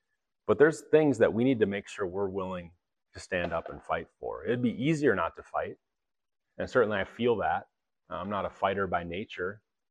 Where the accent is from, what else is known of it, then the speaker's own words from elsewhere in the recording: United States; I'm an American. I have free speech.